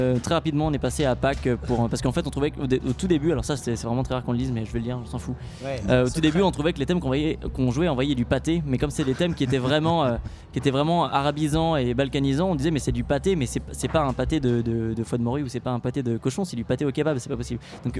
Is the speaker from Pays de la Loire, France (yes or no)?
yes; Saint-Nazaire, Pays de la Loire, France; Nous on avait joué beaucoup de musique klezmer à Saint-Nazaire, donc on est des Bretons de Saint-Nazaire.